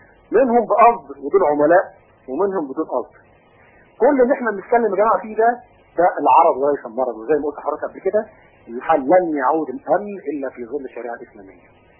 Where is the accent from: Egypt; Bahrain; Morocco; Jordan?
Egypt; عندنا في مصر